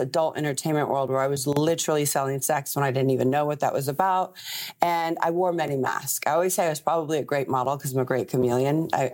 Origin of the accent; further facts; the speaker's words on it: Buenos Aires, Argentina; my life really literally went from growing up in Buenos Aires, Argentina, where it's like dirt roads, donkeys running around everywhere